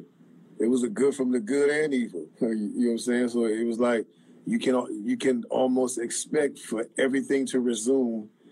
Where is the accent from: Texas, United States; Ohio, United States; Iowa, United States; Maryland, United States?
Ohio, United States; Cleveland; now in California, United States; What I'm doing in Ohio is in my hometown, Cleveland, in my neighborhood, is I'm in the process of acquiring the property of my old elementary school.